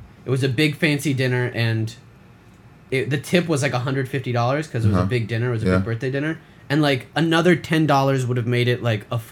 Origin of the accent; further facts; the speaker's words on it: Beverly Hills, California, United States; born there; Tony was born in Youngstown and I was born in Beverly Hills.